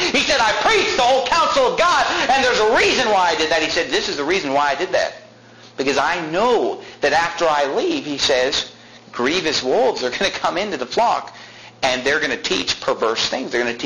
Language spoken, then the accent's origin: English; Sacramento, California, United States; In the 1980s, when I was growing up in Sacramento, California